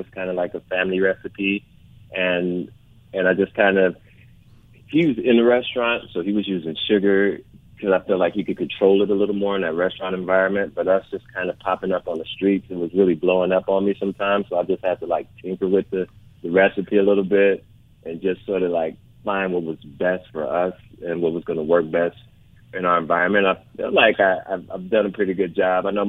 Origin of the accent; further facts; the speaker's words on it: Los Angeles, California, United States; I'm just an American kid, a black kid, grew up in South Central.